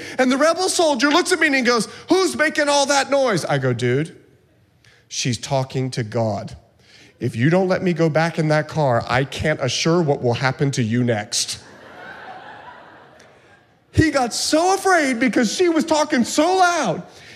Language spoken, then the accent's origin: English; Bahamas; now in United States; I've mentioned to you before, I'm from the Bahamas. In fact, I just came back, had the chance to go home for a couple of days and see my family and teach at a church, and I'm Bahamian. And when I'm there, I speak Bahamian.